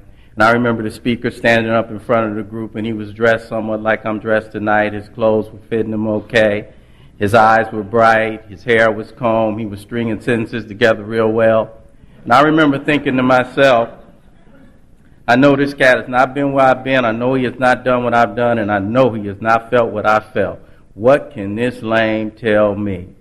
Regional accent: Los Angeles, California, United States; I come from South Central L.A. The time I grew up, we just called it Watts. You know, I come from a rather large family, you know, and we didn't have a lot. We stayed in a two-bedroom apartment, and I have five brothers.

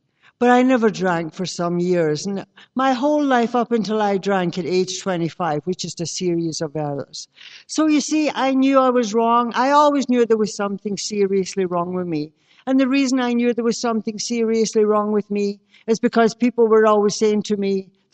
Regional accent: Glasgow, Scotland, United Kingdom; born there; I was born in Glasgow, Scotland, and I have Irish and English blood, as well as Scottish.

